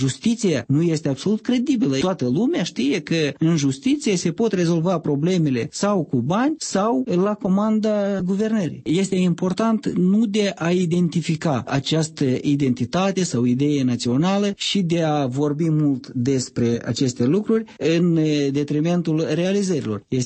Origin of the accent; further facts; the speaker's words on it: Moldova; Faptul că suntem moldoveni și punctum